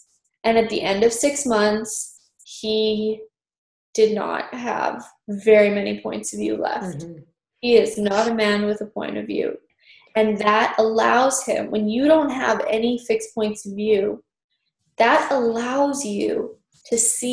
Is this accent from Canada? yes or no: yes; Canada; I'm a Canadian and I am come from a very, very left-wing Canadian NDP family.